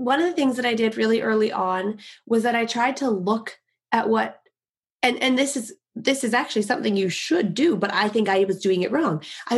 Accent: Canada; For the first thing, I'm Canadian. I'm up here in Canada.

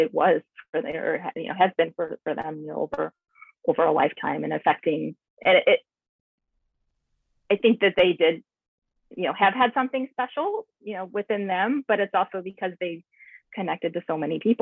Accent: San Antonio, Texas, United States; I grew up in San Antonio, Texas, and when he would come to town, my mom would actually like cook his, he would eat like vegan meals.

